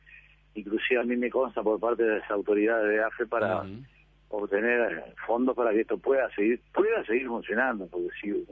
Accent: Peñarol, Montevideo, Uruguay; me crié, soy de Peñarol, me crié entre las máquinas del ferrocarril, mi padre me traía acá, que era ferroviario, mis abuelos, mis tatarabuelos, toda una familia de ascendencia ferroviaria

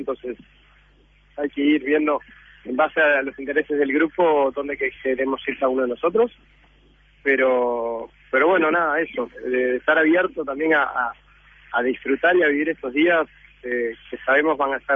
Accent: Uruguay; a nosotros como jóvenes uruguayos.

